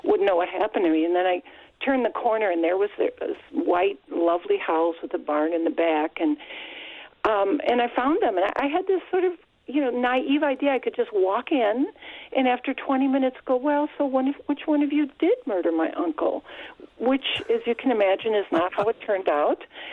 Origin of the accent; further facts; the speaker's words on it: Wisconsin, United States; I'm from Wisconsin. This doesn't happen there, you know?